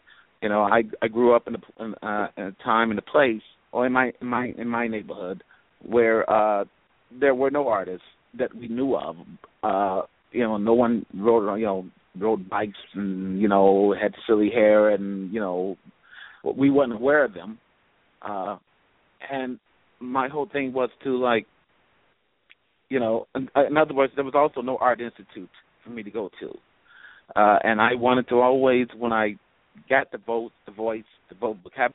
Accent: Chicago, Illinois, United States; I'm from Chicago originally, from the North Lando area.

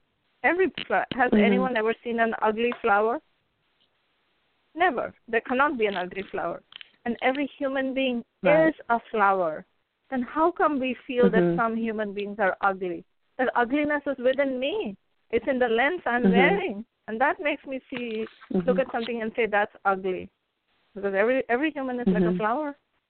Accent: India; I come from India.

